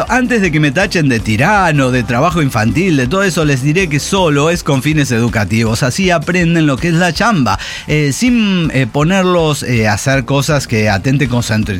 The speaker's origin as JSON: {"language": "Spanish", "region": "Guanajuato", "country": "Mexico", "said": "Bueno, yo soy de Guanajuato, tengo que responder, además que tengo que responder como arquitecto."}